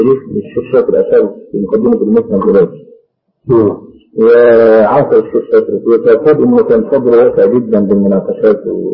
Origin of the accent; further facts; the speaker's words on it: Egypt; لكن يقال عندنا في مصر